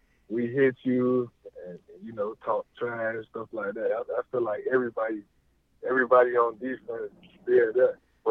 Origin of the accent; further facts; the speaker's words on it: Georgia, United States; Like, I'm from Georgia. No way I'm not going to play here at Georgia.